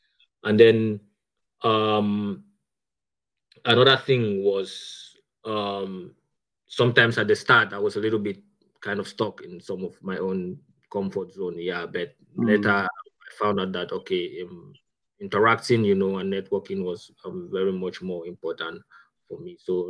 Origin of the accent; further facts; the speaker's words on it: Cameroon; I come from Cameroon, Central Africa, to be precise. And I had my bachelor at the University of Oya back in my country.